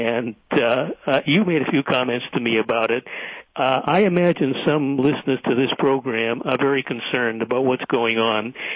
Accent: Boston, Massachusetts, United States; I was a kid, and growing up in Boston and the coastal area, so there was an amusement.

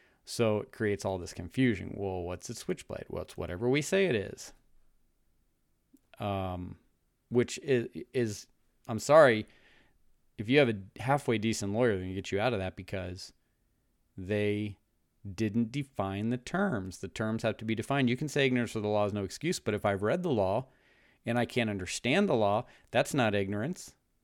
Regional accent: United States; Yes, absolutely. I am an American.

